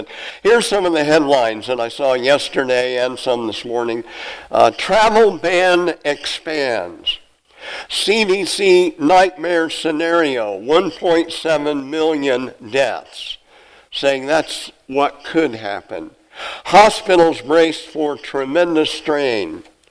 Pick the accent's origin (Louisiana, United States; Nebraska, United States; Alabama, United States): Nebraska, United States; Napanee; Republican City, Nebraska is right near my hometown of Napanee.